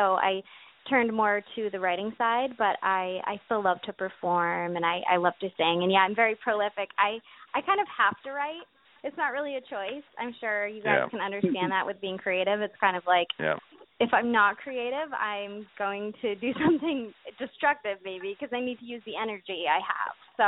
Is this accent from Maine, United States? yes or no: yes; Maine, United States; Well, I'm from New England as well. I'm from Maine. So I'm the same way.